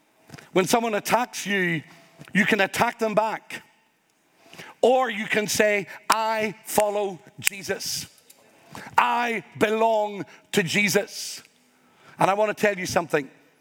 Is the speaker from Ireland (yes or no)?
yes; Ireland; Your culture and mine, I am Irish.